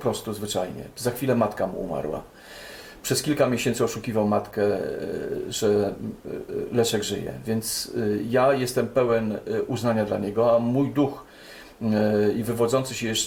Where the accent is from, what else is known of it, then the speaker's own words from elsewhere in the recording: Warsaw, Masovian Voivodeship, Poland; Może dlatego, że jestem warszawiakiem, rodzinę mam z Warszawy, z Mazowsza.